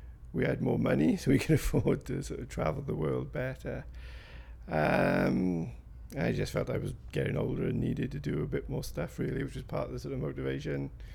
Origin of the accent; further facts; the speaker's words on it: Ebbw Vale, Wales, United Kingdom; I grew up in Ebwy Vale and I still live in Ebwy Vale. Except for a few years when I was in university, I spent my whole life living there, just moved around the area a small way.